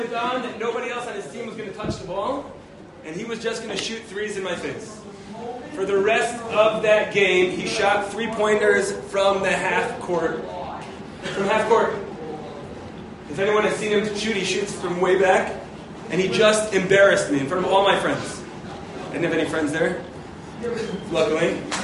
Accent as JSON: {"language": "English", "town": "Albany", "region": "New York", "country": "United States", "tie": "born or raised there", "said": "I grew up in Albany, New York."}